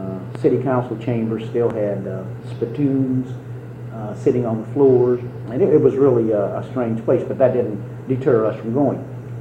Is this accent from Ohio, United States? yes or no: no; Urbana, Illinois, United States; And having been born and raised in Urbana, I knew a great deal about the people and the community.